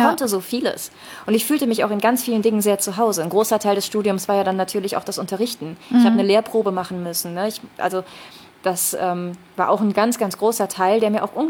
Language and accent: German; Rhineland, Germany; accent: Rhineland; Ich wurde sofort als Rheinländerin enttarnt und ich dachte immer, bin nicht so, ne? Ich bespreche kein Dialekt